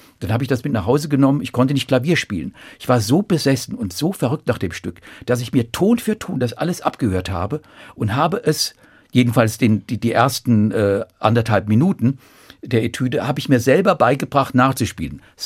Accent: Offenbach, Hesse, Germany; born there; Also in St. Marien, in Offenbach, meiner Geburtsstadt, war ich Ministrant, ja, brav katholisch erzogen.

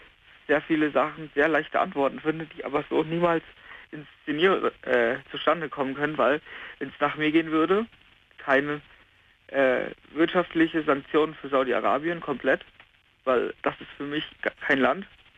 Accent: Hesse, Germany; Und ich komme halt auch aus dem Dorf. also ziemlich hin, also ich würde jetzt nicht sagen Hinterwäldler, also unsere nächste Großstadt ist, glaube ich, Fulda.

